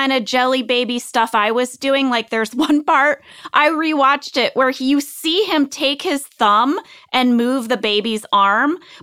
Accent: St. Louis, Missouri, United States; You know, I'm from St. Louis, Missouri. My family has visited Springfield many, many times.

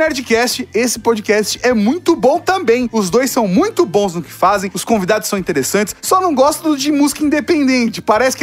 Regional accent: Belo Horizonte, Minas Gerais, Brazil; tenho 34 anos, sou de Belzonte e sou motorista de aplicativos.

